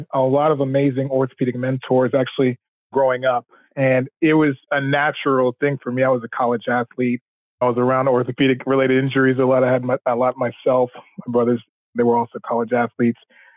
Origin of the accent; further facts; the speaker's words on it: Augusta, Georgia, United States; Yeah, I grew up in Augusta, Georgia, in the South, in a wonderful healthcare environment.